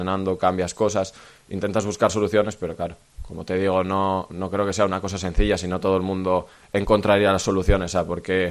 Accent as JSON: {"language": "Spanish", "region": "Asturias", "country": "Spain", "said": "representamos a un equipo asturiano, y yo como asturiano, pues claro que es duro esto"}